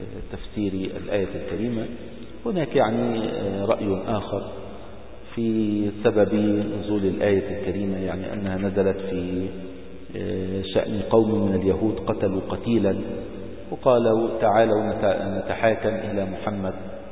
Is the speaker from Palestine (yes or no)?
no; Egypt; عندنا في مصر أيضا الأديرة القديمة